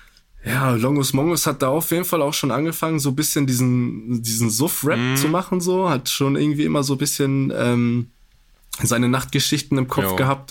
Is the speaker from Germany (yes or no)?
no; Poland; Ich bin ja auch Pole.